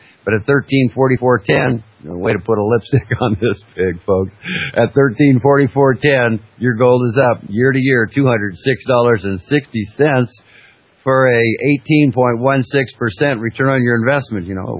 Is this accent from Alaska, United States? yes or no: yes; Alaska, United States; now in Missouri, United States; Reminds me of growing up in Alaska as I look out in my Missouri backyard here.